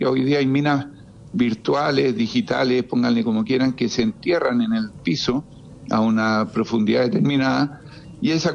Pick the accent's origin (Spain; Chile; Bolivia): Chile; Antofagasta; Yo soy de Antofagasta.